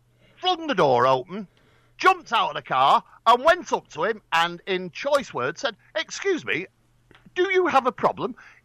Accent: Manchester, North West England, United Kingdom; I'm a Mancunian!

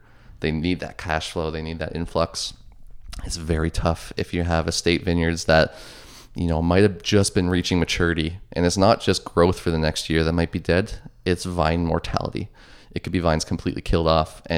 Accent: Ontario, Canada; Growing up in Northern Ontario, slightly more rural, you know, it's very much Muskoka kind of vibe.

